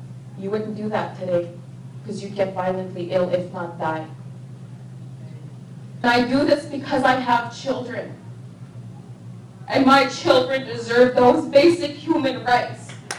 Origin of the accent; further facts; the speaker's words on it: Alberta, Canada; I come from the Beaver Lake Cree Nation. In Canada, there's 11 treaties, 1 to 11. And I come from treaty number 6.